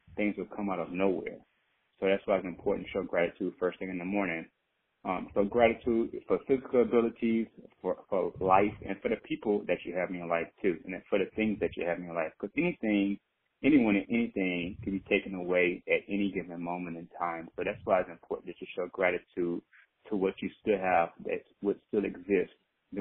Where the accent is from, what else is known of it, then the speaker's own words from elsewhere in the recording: Louisiana, United States; now in Los Angeles, United States; I am from Louisiana. I grew up, born and raised in Louisiana. From there, I went to Louisiana State University. After attending college, I moved to Atlanta, New York, and I'm currently in Los Angeles now.